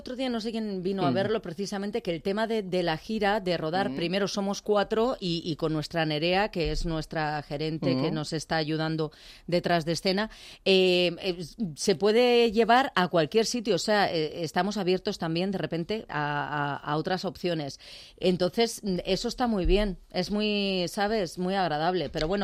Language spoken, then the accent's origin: Spanish; Burgos, Castile and León, Spain; Soy de Burgos.